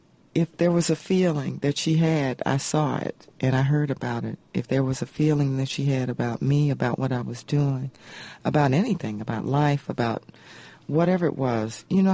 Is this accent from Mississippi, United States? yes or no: yes; Mississippi, United States; Growing up in Mississippi, that's just a part of the way we are.